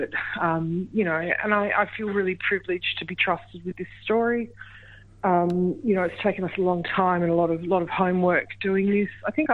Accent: Western Australia, Australia; now in Perth, Australia; my mob are from, we all live in Perth now, but we're mostly from the Wheatbelt.

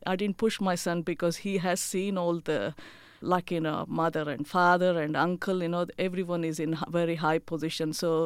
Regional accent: Dharwad, Karnataka, India; also born or lived in Bangalore; So I was born in Bangalore, which is the capital of Karnataka. And then my father moved to a town called Dharwad. And then he used to work for agriculture university. So from the age of year two, I grew up in Dharwad. And up to my post-graduation.

